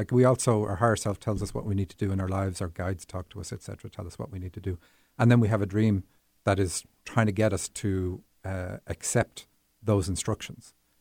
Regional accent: Dublin, Leinster, Ireland; moved away as an adult; now in Seattle, United States; I was born in Dublin, Ireland, and grew up there. So I did come to the States for 5 years when I was 19. Went back with an American wife and kids.

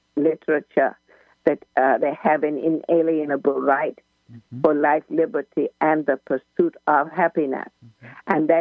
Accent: India; I am from India, so I would put it in terms of my religion from India.

